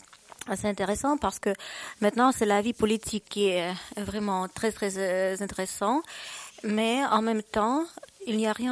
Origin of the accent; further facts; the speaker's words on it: Saint Petersburg, Russia; Et chez nous, à Leningrad